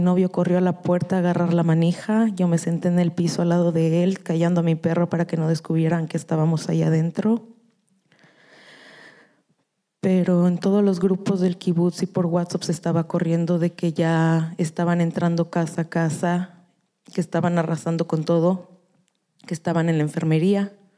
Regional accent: Cancún, Quintana Roo, Mexico; also born or lived in Mexico City; now in Israel; Cuando fui chiquita me pasé a vivir a Cancún hasta que me fui a Israel.

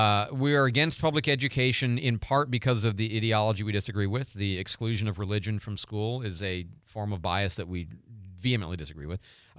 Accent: Illinois, United States; I mean, I grew up in DuPage County, outside of Chicago, you know, the good part, okay, the suburbs.

